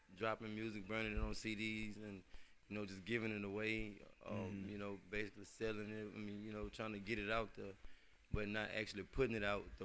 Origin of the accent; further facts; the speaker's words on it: Baton Rouge, Louisiana, United States; now in Houston, United States; I'm from Baton Rouge, Louisiana. I reside in H-Town.